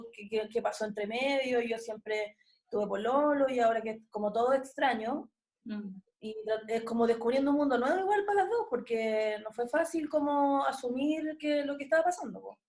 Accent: Iquique, Tarapacá, Chile; moved away as an adult; now in Santiago, Chile; Mi familia es de Iquique, yo me vine a estudiar de Iquique a Santiago.

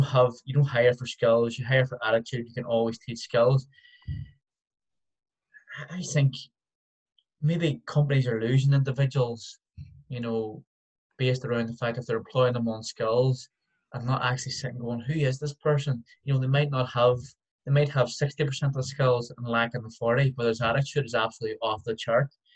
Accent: Derry, Northern Ireland, United Kingdom; So if you go to New York and you hear, you're like, where are you from? Oh, I'm from Derry.

